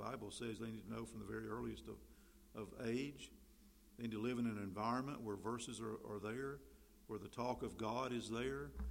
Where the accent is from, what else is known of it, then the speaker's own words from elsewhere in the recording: North Carolina, United States; born there; It happened for me that I was born in North Carolina into a family that cared about me, and I had relatives and a family all around.